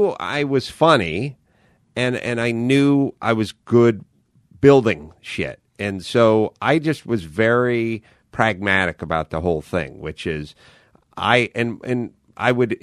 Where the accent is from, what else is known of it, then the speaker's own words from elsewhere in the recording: North Hollywood, California, United States; Anyway, I grew up on Houston. My family's house is on Houston Street in North Hollywood. And I got out of North Hollywood High, which was down Magnolia Boulevard there from Odyssey.